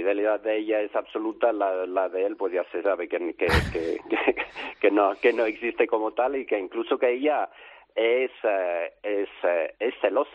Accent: England, United Kingdom; Yo que soy inglés

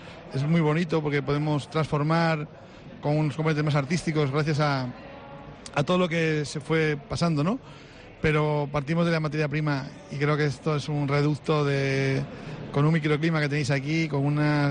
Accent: Asturias, Spain; como soy asturiano, pues entonces puedo decirlo abiertamente

